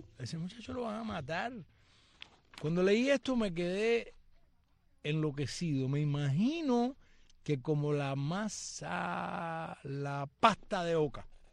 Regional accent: Cuba; moved away; yo salí de Cuba

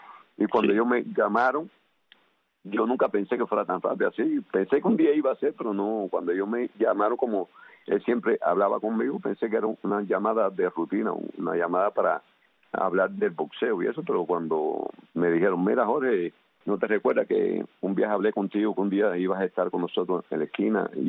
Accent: Camagüey, Cuba; born there; also born or lived in Havana; Aunque viví mis últimos 17 años en La Habana, nunca he dicho que soy habanero, siempre he dicho camagüeyano porque me siento muy honrado por haber nacido en esta tierra

